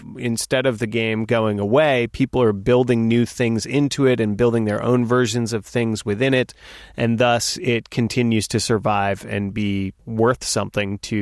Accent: New York, United States; If that sounds harsh to you, well, what can I say? I'm a New Yorker.

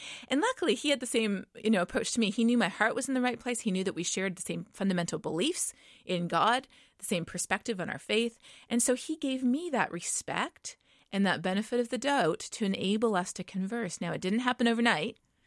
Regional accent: Canada; Well, I am a Canadian, if you couldn't tell already. And growing up in Canada, I did not know that there were large amounts of people in the world

